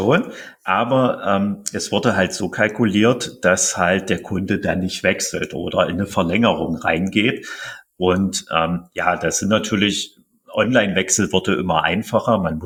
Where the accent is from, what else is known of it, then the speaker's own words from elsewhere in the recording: Halle, Saxony-Anhalt, Germany; auch hier in meiner Heimatstadt Halle war ja auch der Fall